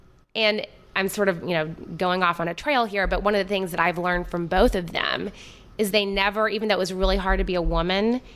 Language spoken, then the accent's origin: English; Arkansas, United States; She's not from there. I'm from Arkansas. She's not from Arkansas.